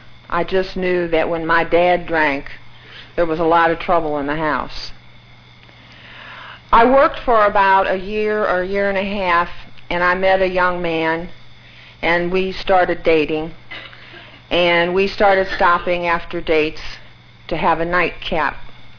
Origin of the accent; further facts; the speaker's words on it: St. Louis, Missouri, United States; born there; I'm not a native Kentuckian. I was born in St. Louis, Missouri, and I'm the youngest of three daughters.